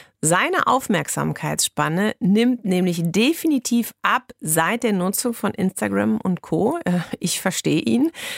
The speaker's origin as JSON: {"language": "German", "town": "Bochum", "region": "North Rhine-Westphalia", "country": "Germany", "tie": "born there", "said": "Als gebürtige Bochumerin kann ich dich da sehr gut nachvollziehen."}